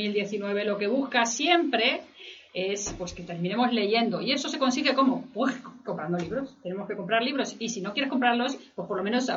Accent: Madrid, Community of Madrid, Spain; somos muy madrileños, aquí FJ y yo, somos madrileños de pura cepa los dos.

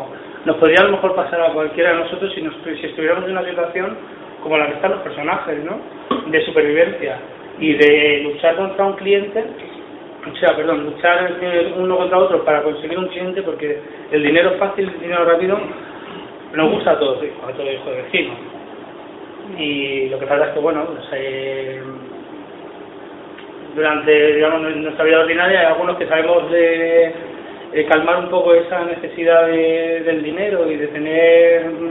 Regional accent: Barcelona, Catalonia, Spain; yo soy de Barcelona, eran de la parte alta de Barcelona

